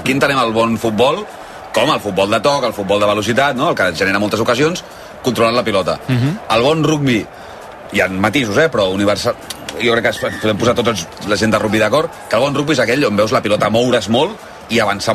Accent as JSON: {"language": "Catalan", "region": "Catalonia", "country": "Spain", "said": "els catalans, els que som del Barça..."}